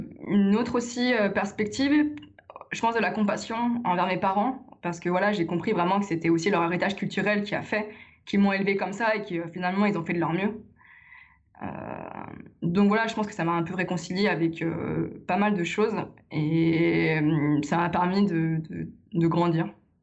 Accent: Lyon, Auvergne-Rhône-Alpes, France; J'ai appris qu'il y avait une école en plus à Lyon, alors que moi je suis de Lyon et je n'étais même pas au courant.

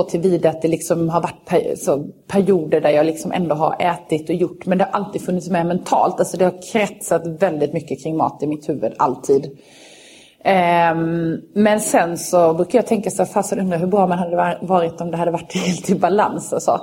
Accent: Karlshamn, Blekinge, Sweden; hemma i Karlshamn

